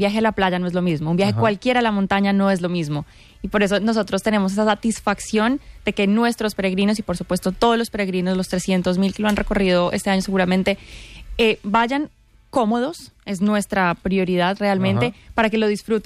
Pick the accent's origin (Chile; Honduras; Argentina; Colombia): Colombia; now in Spain; Yo que soy de Colombia, sí. Cuando yo vine a vivir a España, no era tan conocido como ahora.